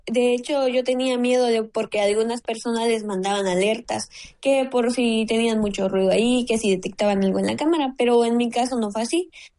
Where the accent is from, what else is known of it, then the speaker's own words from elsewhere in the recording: Chiapas, Mexico; No, soy del estado de Chiapas.